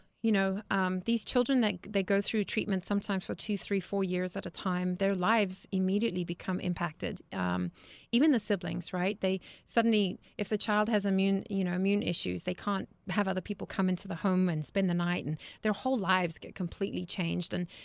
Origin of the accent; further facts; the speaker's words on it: Zimbabwe; Well, I grew up in Zimbabwe, Africa, and I think that just by the process of growing up in a third world country